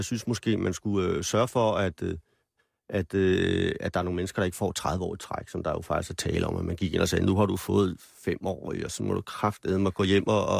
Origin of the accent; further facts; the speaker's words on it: Copenhagen, Capital Region, Denmark; Jamen, jeg er jo københavner